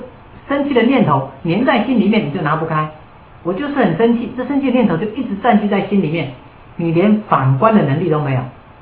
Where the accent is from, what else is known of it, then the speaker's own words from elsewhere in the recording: China; 就像我们中国人，我们中国人不吃饭，一个礼拜不吃饭，一个月不吃饭，你自己也会很不舒服。